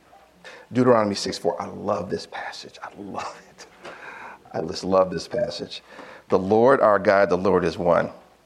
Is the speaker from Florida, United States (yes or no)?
no; Saginaw, Michigan, United States; I'm from Saginaw, Michigan. There's plenty of churches in Saginaw, Michigan.